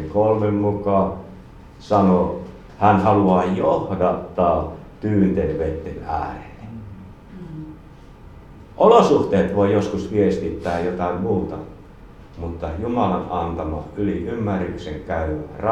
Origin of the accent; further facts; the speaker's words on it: Savonia, Finland; Omalta puolelta taas olen savolainen